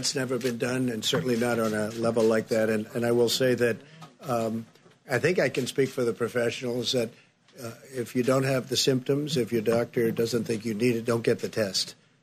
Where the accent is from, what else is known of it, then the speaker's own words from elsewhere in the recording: New Rochelle, New York, United States; I grew up right near New Rochelle.